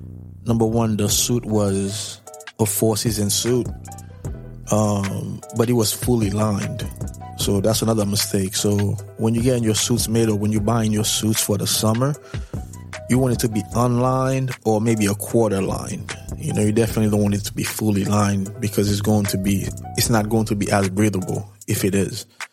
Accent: Haiti; But I'm from Haiti, for those of you who don't know. So I'm definitely a fan of the warmer weather.

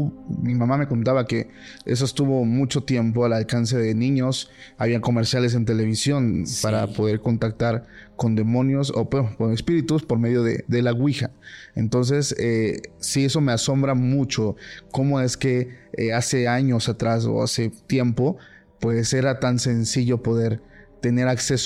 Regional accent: Oaxaca, Mexico; De Oaxaca.

